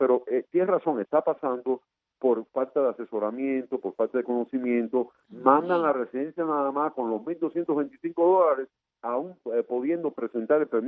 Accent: Guanajuato, Mexico; porque yo soy de Guajirito de Guanajuato

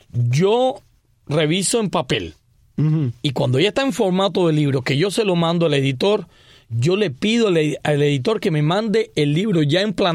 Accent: Havana, Cuba; now in United States; Yo nací en La Habana y no soy de los que dicen otro más de La Habana. Ajá. Sí, nací en La Habana, viví en el barrio de Santo Suárez hasta el año 1980.

